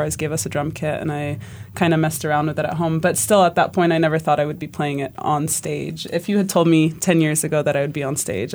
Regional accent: Egypt; I grew up in Egypt, so we were big on percussion and belly dancing and drumming and that type of thing.

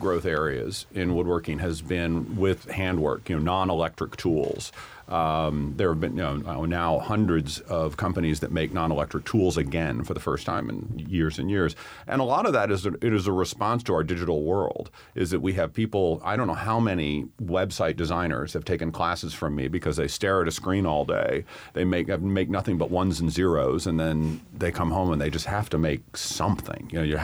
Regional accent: Arkansas, United States; I grew up in Arkansas, and my parents bought a farm without any electricity or power and water or anything

